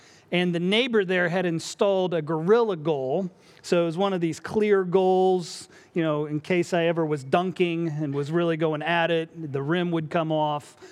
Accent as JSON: {"language": "English", "region": "Indiana", "country": "United States", "tie": "born or raised there", "said": "I grew up in Indiana, way far away in the Midwest."}